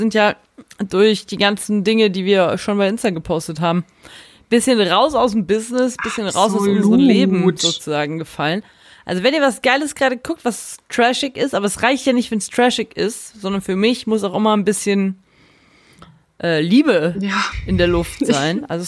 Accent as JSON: {"language": "German", "region": "Lower Saxony", "country": "Germany", "tie": "born or raised there", "said": "Ich weiß, ich bin in großen Teilen in Niedersachsen aufgewachsen."}